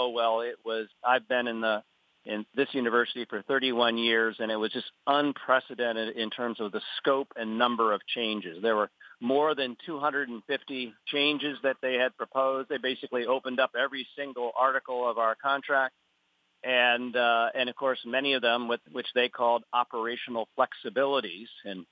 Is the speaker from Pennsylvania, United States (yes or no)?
yes; Lock Haven, Pennsylvania, United States; I'm from Lock Haven, PA, and I'm a spokesperson for our particular chapter here.